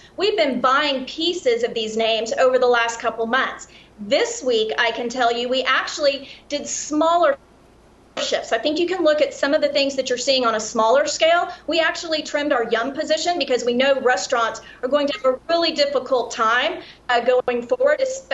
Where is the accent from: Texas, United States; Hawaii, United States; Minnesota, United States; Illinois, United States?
Texas, United States; like here in my home state of Texas, in California, in Florida, all of that was happening over the last couple of weeks.